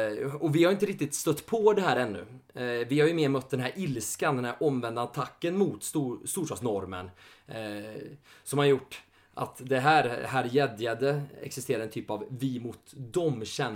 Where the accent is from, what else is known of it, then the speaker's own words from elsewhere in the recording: Norrland, Sweden; och kanske man själv känner det som norrlänning att man ska ha det här hårda skalet